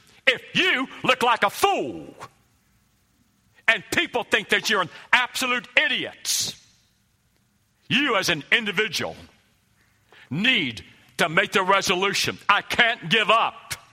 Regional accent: West Virginia, United States; And I mentioned about I'm from West Virginia, and I was raised about fishing all the time.

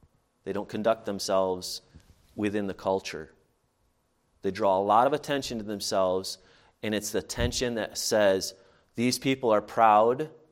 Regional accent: Michigan, United States; I said, we're from the United States, and told him Michigan, you know, the border with Canada.

